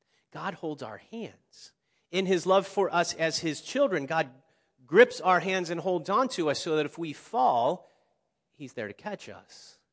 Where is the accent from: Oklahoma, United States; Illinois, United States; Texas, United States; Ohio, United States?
Ohio, United States; Cincinnati; I grew up in Cincinnati, so I still remain a Reds fan and a Bengals fan.